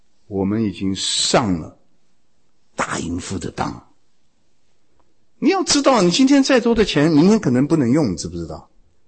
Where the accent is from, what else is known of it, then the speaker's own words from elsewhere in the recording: China; 这个我们中国人可能体会要比别人还要深一点，因为我们以前穷啊。